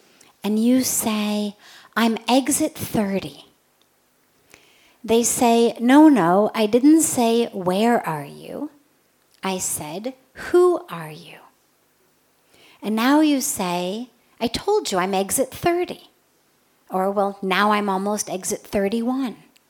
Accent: United States; I am 45, I'm female, I'm white, I'm American, I'm a sannyasi, well, that's all true.

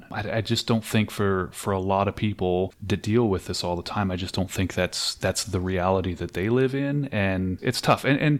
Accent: California, United States; I'm from Southern California, and I still have not been to that.

